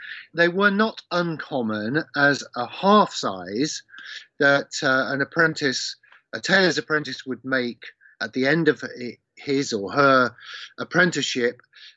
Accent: Leicester, East Midlands, United Kingdom; students from around my hometown in Leicester and stuff.

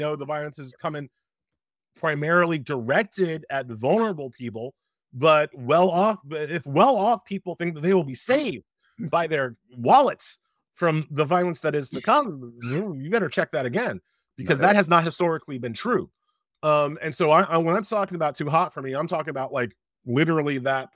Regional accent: Queens, New York, United States; born there; my father's an immigrant, he's from Haiti, but, you know, I was born in Queens.

